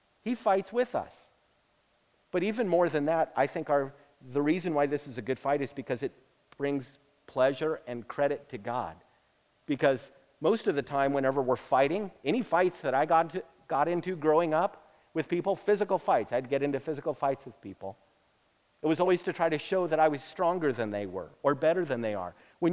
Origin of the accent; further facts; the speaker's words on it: Texas, United States; I'm sorry, I'm from Texas. That's what we do. We play floor hockey.